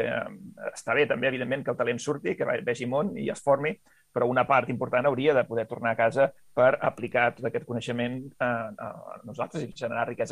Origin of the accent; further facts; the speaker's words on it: Blanes, Catalonia, Spain; el meu poble de Blanes. I, clar, nosaltres vam passar la nostra joventut anant d'un concert rere l'altre